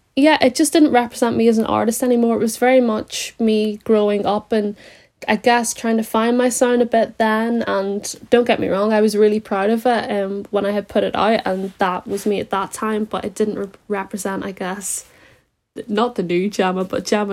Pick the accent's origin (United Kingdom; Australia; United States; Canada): United Kingdom; Draperstown, Northern Ireland; because I'm from Draperstown, so it's very rural, so had to go to the big smoke, you know.